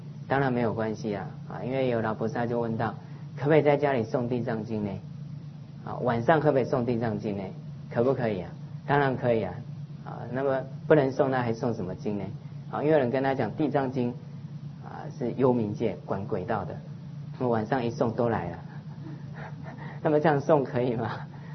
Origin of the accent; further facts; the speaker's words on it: China; 因为西藏人他们那个 Home 不是这样写的，我们中国人才是写那个牛字嘛